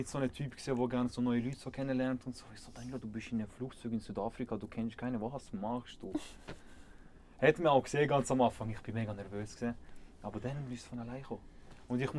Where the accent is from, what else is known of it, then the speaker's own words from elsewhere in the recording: Switzerland; Das sind wir Schweizer.